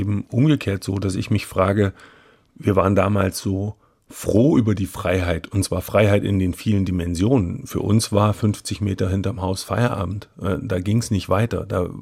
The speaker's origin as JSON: {"language": "German", "town": "Wendehausen", "region": "Thuringia", "country": "Germany", "said": "Ich komme aus einem Ort, der sehr nah an der Grenze war, im Sperrgebiet mit dem Namen Wendehausen."}